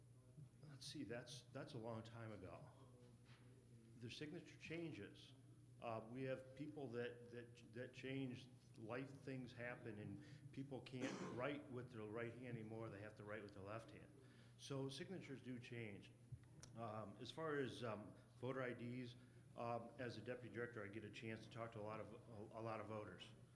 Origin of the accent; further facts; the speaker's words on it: United States; from Huron County.